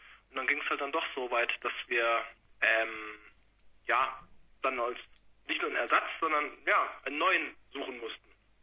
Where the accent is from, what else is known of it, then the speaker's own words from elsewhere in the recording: Gelnhausen, Hesse, Germany; Ja, also wir geben nach Frankfurt an, weil ich glaube, den meisten Leuten sagt, wir kommen aus Gelnhausen, dann gibt es immer fragende Gesichter, wo ist denn das?